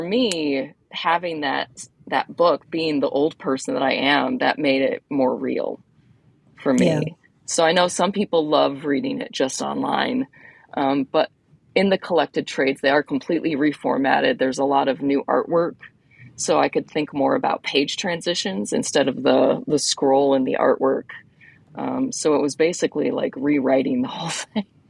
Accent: Ann Arbor, Michigan, United States; I grew up in Ann Arbor where Borders started

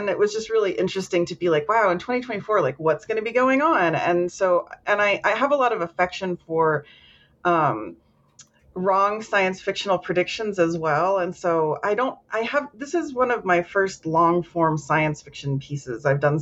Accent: Florida, United States; Yeah, I'm from Florida

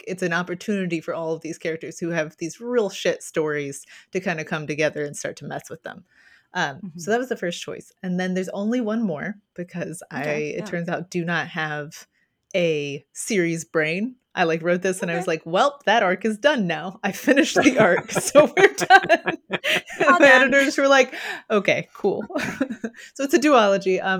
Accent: Kentucky, United States; I'm from Kentucky, so that's a mullet that speaks for itself.

